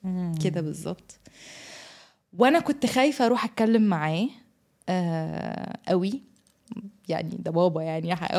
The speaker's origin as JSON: {"language": "Arabic", "country": "Egypt", "said": "احنا عندنا في مصر لا لازم نروح نسال عليه العريس وكده"}